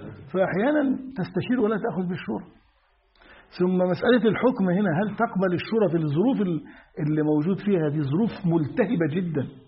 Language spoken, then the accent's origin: Arabic; Egypt; وده حدث عندنا في مصر عقب مقتل عبد الناصر